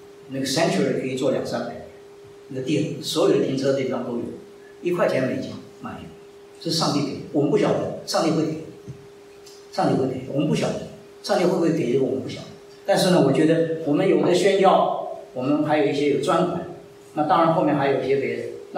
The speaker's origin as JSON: {"language": "Chinese", "country": "China", "said": "这是我们的想法，这是我们的想法，真的，这就是我们中国人。"}